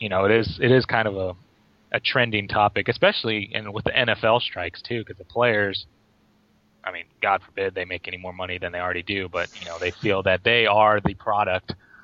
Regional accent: St. Louis, Missouri, United States; especially, we're from St. Louis, so Mark McGwire was huge

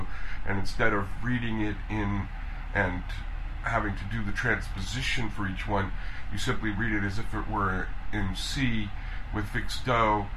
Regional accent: Suffern, New York, United States; I'm from Suffern, New York, and played … stuff, you know

